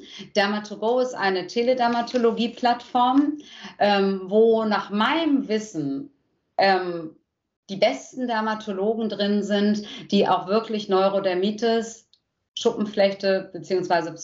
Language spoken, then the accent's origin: German; Hamburg, Germany; Ich als Hamburgerin hoffe